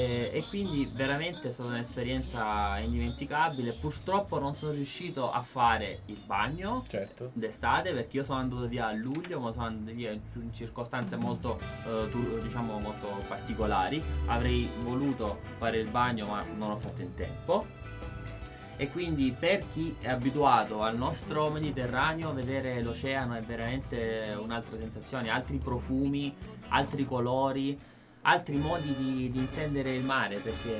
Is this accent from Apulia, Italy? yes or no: yes; Lecce, Apulia, Italy; io dissi: ah, io sono di Lecce